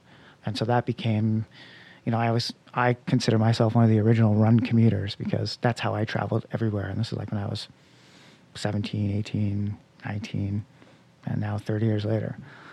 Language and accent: English; Montreal, Quebec, Canada; I grew up in Montreal, and I spent a lot of time here.